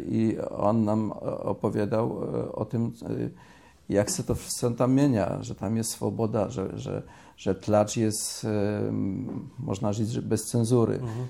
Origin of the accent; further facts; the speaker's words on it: Bielsko-Biała, Silesian Voivodeship, Poland; Ja jestem z Bielska Biały, to niedaleko polsko-czeskiej, a polsko-słowackiej granicy.